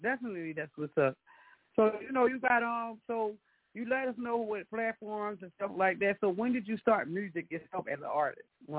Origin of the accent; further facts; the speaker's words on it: Philadelphia, Pennsylvania, United States; now in Florida, United States; I'm from Philly, but I got to rep Florida. I've been here for 15 years